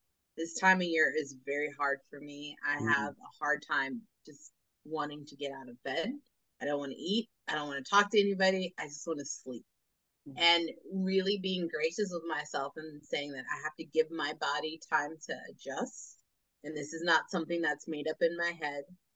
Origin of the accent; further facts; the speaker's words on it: Las Vegas, Nevada, United States; CBC 2024 will be coming to my hometown of Las Vegas, Nevada, not Nevada.